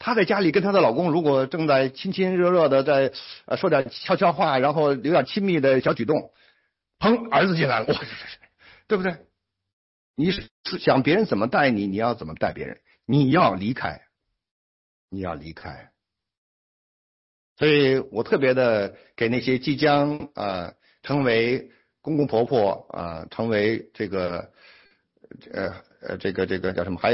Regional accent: China; 我们从中国来啊，跟父母已经分开很万里之遥，万里之遥。

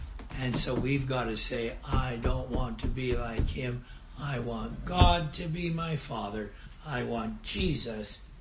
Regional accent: Canada; born there; Now, I was born in Canada.

